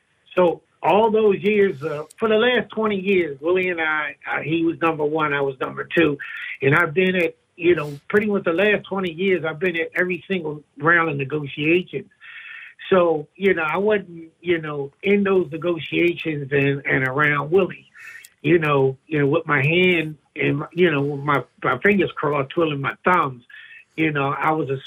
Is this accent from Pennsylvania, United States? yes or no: yes; Philadelphia, Pennsylvania, United States; I grew up in Philly. I caught the bus to work, to church.